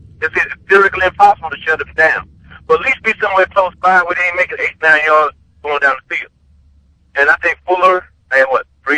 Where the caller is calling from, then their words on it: North Carolina, United States; And I'm watching from North Carolina.